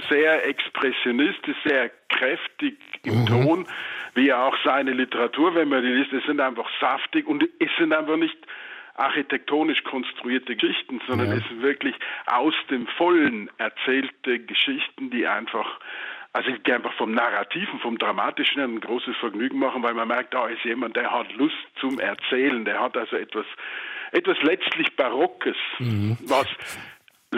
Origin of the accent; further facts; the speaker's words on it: Landeck, Tyrol, Austria; dass mein Heimatort zum ersten Mal in der Weltliteratur auftaucht, weil in Dürrenmatts Buch vom Winterkrieg in Tibet besiegen die Schweizer die Russen in Landeck.